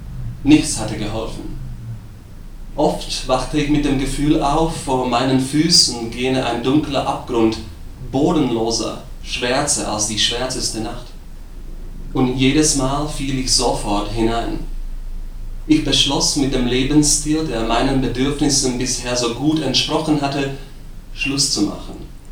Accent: Bratislava, Bratislava Region, Slovakia; first language Slovak; German is a second language; Ich komme aus Bratislava, das ist die Hauptstadt

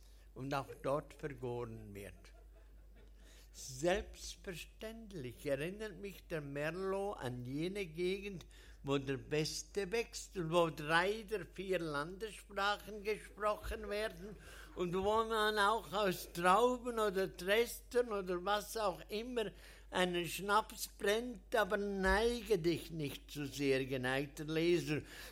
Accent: Switzerland; Gerade alles lasse ich mir als Schweizer auch nicht bieten und ich erwarte etwas mehr Respekt vor meiner Viersprachigkeit.

